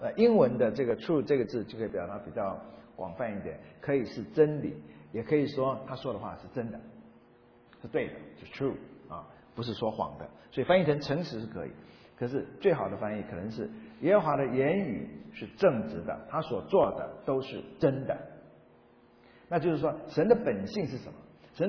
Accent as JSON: {"language": "Chinese", "country": "China", "said": "我们中国人的剧里面包青天黑脸"}